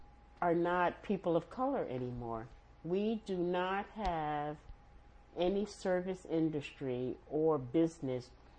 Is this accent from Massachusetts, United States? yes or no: no; Harlem, New York, United States; Most of the businesses when I grew up in Harlem were business of color